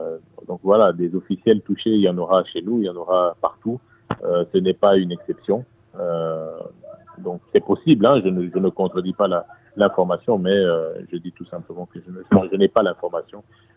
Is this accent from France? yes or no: no; DR Congo; Chez nous, en République démocratique du Congo